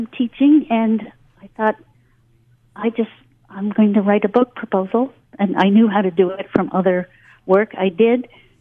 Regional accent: United States; I know, and I was almost a little abashed as an American to suggest, you know.

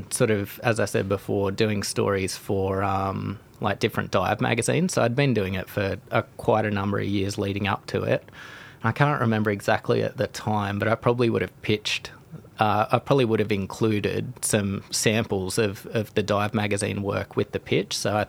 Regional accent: Port Stephens, New South Wales, Australia; just from growing up in Port Stephens

